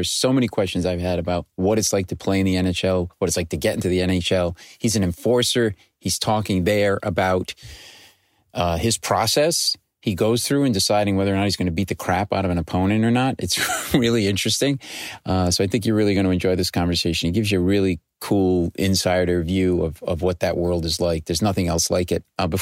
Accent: Providence, Rhode Island, United States; I grew up in Providence, Rhode Island, so I'm a big Bruins fan.

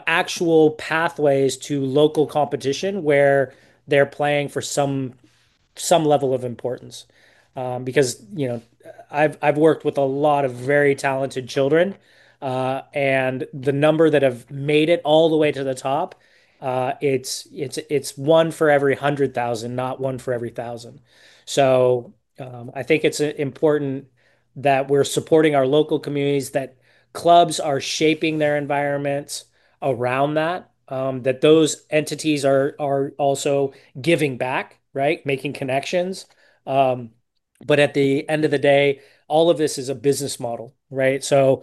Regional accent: Oakland, California, United States; born there; Well, I was born in Oakland.

